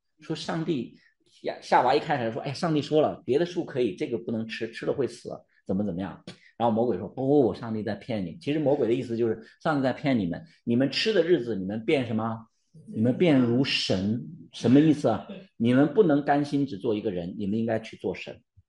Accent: China; 我们中国人容易有这种软弱

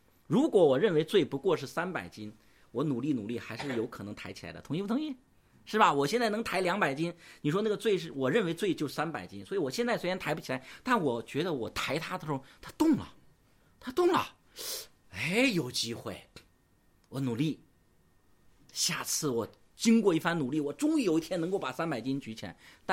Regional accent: China; 因为我们是中国人

